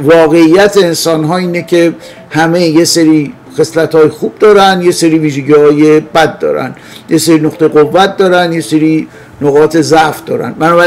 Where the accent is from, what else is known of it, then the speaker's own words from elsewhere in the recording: Iran; به عنوان یه ایرانی که این ایده رو پسندیده